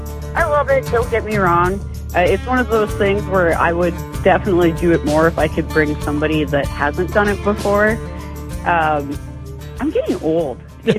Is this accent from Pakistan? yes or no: no; North Dakota, United States; moved away; I'm from North Dakota, so there was a bit of transition for me when I moved here